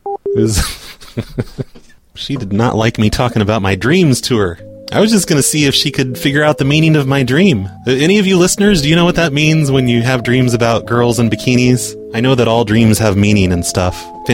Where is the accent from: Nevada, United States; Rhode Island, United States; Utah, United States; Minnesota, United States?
Rhode Island, United States; now in New Jersey, United States; I'm from Rhode Island, but I live here.